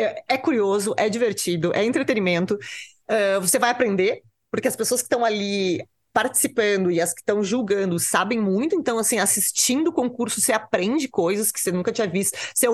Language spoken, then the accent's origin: Portuguese; Porto Alegre, Rio Grande do Sul, Brazil; Eu venho de Porto Alegre